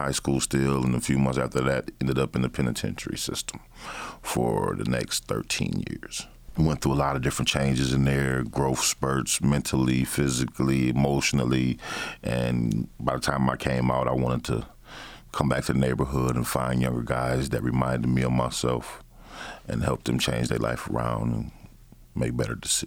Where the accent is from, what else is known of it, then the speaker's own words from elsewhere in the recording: Battle Creek, Michigan, United States; also born or lived in Kalamazoo; I was born here in Kalamazoo, but raised in Battle Creek. Moved there when I was like five. So I'm a Battle Creeker.